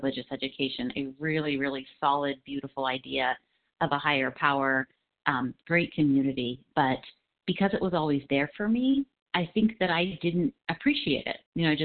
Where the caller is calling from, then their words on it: Colorado, United States; I am calling from Colorado.